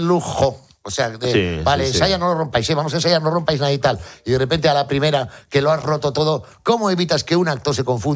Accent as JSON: {"language": "Spanish", "region": "Basque Country", "country": "Spain", "lives_now": "Barcelona, Spain", "said": "tengo 40 años, ya me voy a vivir a Barcelona. Pero yo voy regularmente a Vitoria. Y por eso que os cuento que Vitoria está muy cerquita de mi pueblo"}